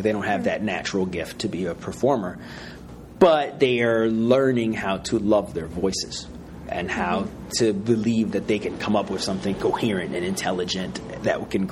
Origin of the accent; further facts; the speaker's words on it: Philadelphia, Pennsylvania, United States; born and raised in Philadelphia. I grew up in Germantown. I live in East Mount Airy.